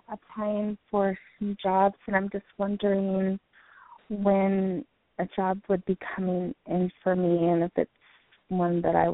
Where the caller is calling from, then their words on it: Colorado, United States; I'm from Colorado.